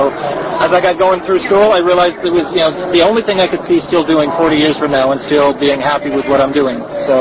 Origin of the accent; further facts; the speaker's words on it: Canada; Background's easier, I suppose. I'm Canadian.